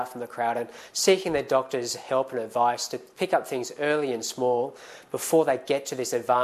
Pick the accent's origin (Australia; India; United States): Australia; And so we have to be vigilant, as every Australian should be, on a daily basis and yearly basis.